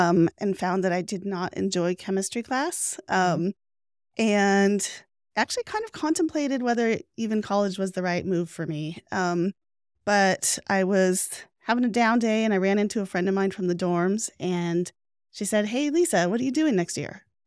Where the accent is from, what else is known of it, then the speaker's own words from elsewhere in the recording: Boise, Idaho, United States; So I grew up in Boise, kind of over what I call mall land now.